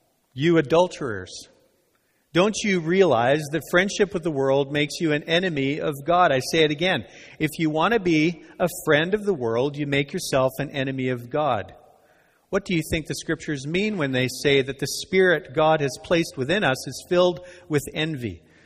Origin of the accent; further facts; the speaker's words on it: Canada; I wouldn't approach you this way because I'm Canadian.